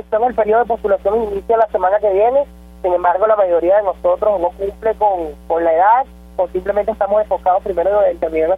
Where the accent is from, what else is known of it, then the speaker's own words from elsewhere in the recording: Mexico; cada uno de nosotros como estudiantes mexicanos quiera asumir en un futuro